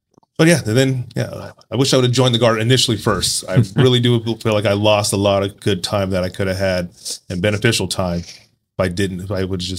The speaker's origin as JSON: {"language": "English", "region": "Washington", "country": "United States", "said": "So I'm from Washington State."}